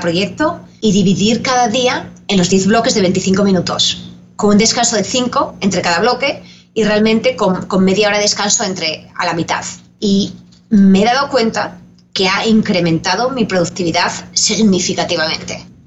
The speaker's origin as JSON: {"language": "Spanish", "country": "Spain", "moved": "yes", "lives_now": "United States", "said": "cuando vine por primera vez de España, cuando me preguntaban, fui directamente a Michigan, ¿vale? Entonces cuando me preguntaban, ¿eres latina? Yo decía, no, yo soy española"}